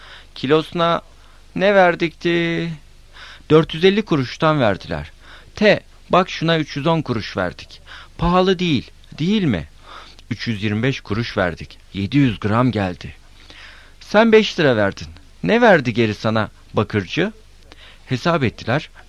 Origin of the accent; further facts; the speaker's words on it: Lüleburgaz, Kırklareli, Turkey; Biz Lüleburgazlıyız. Ben geldim birkaç defa İstanbul'a. Bu gelmemişti.